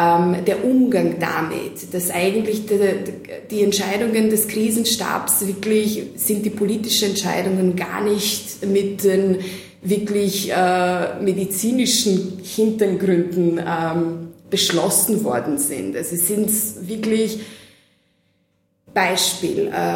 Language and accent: German; Serbia; Ich war noch nie in Mailand, bin eine Serbin.